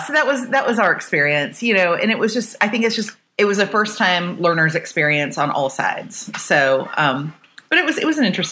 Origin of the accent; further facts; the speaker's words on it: Florida, United States; I'm from Florida.